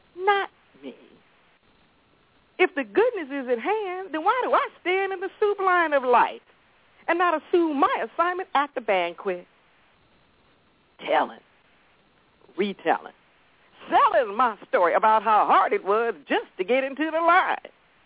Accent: Los Angeles, California, United States; You know, I'm from the Crenshaw district of Los Angeles

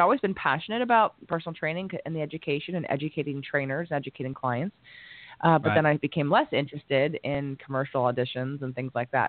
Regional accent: Pennsylvania, United States; now in New York City, United States; I was already living in New York, but I'm originally from Pennsylvania.

